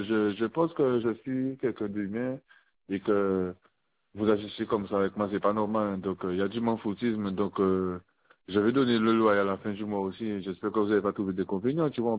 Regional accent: Guadeloupe, France; Mais je suis un Guadeloupéen, je connais comment ça se passe.

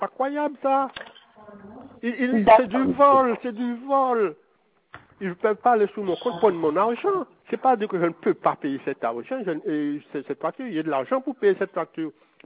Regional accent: Capesterre-Belle-Eau, Guadeloupe, France; je suis de Capesterre, je connais Capesterre Bello

